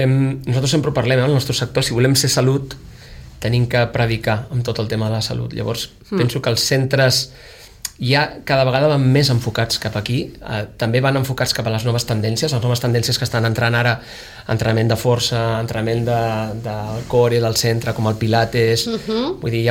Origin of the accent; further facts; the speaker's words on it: Sitges, Catalonia, Spain; nosaltres som de Sitges, estem al costat